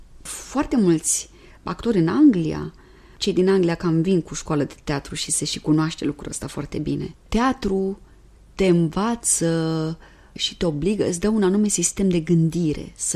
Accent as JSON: {"language": "Romanian", "country": "Romania", "lives_now": "France", "said": "dacă auzeau că sunt româncă, toată lumea îmi vorbea de românca și de acel film pe care îl văzuseră."}